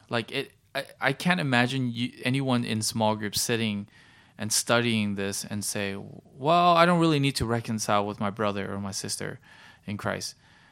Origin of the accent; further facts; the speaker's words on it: United States; I say relative because I'm an American, so big churches in America are like 50,000.